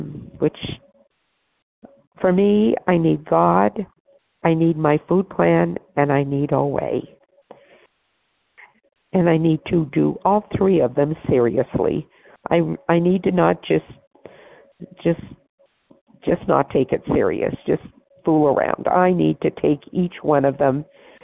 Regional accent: Idaho, United States; Yes, it's … I'm from Idaho. I'm 79.

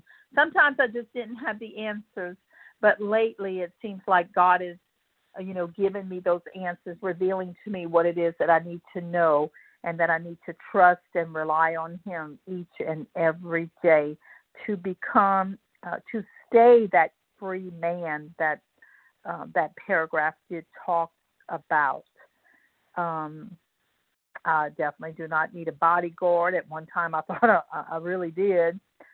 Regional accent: New Orleans, Louisiana, United States; Well, the only way to talk like this is if you're from Louisiana, New Orleans, Louisiana.

